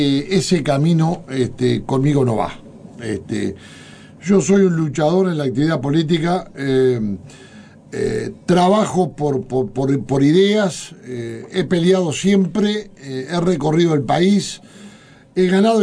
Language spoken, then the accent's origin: Spanish; Paysandú, Uruguay; Yo salí de Paysandú pobre políticamente